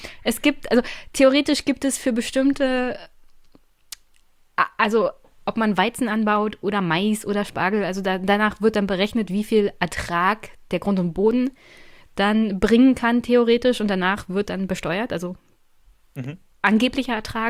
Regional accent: East Germany, Germany; Ich komme aus Ostdeutschland.

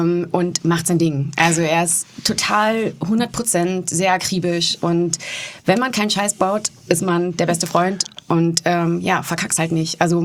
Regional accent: Warendorf, North Rhine-Westphalia, Germany; ich habe nicht im Louis Jakob meine Ausbildung gemacht als Hotelfachfrau, sondern in meiner Heimatstadt in Warendorf.

